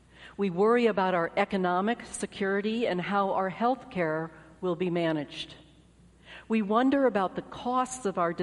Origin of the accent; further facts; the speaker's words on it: Atlanta, Georgia, United States; accent: southern; This is where I'll slip into my southern accent. Your rector and I discovered that we share some history. While living in Atlanta, we both attended the same high school, a Christian preparatory school.